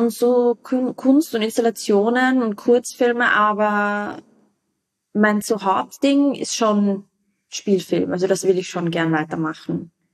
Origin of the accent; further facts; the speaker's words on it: Vienna, Austria; in einem Bezirk, wo ich aufgewachsen bin, in Wien, das ist ein Randbezirk